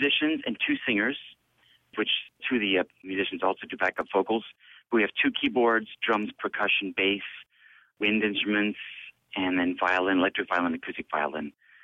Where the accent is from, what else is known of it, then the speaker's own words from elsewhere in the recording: Belgium; moved away; also born or lived in Nova Scotia / Toronto; I was born and raised in Belgium, and I went to Canada, and I got my jazz degree in Nova Scotia, and then I went to Toronto, and I spent 13 years in Toronto